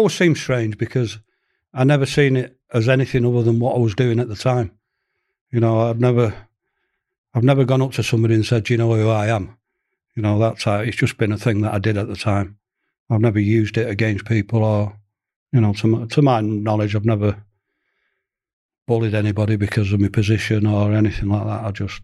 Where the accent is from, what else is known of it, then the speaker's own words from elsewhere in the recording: Manchester, North West England, United Kingdom; I'm a Mancunian, born and bred